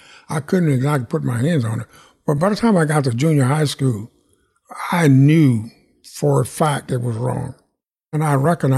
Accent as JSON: {"language": "English", "town": "Pineville", "region": "Louisiana", "country": "United States", "tie": "born or raised there", "said": "Well, I grew up on Highway 28 East in Pineville, so we lived in the country"}